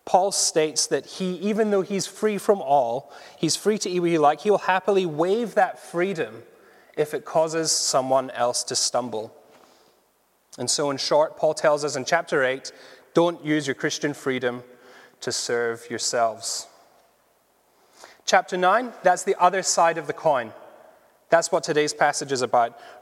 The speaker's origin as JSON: {"language": "English", "town": "Glasgow", "region": "Scotland", "country": "United Kingdom", "lives_now": "Edinburgh, United Kingdom", "said": "I'm originally from Glasgow, then came to Edinburgh 2011."}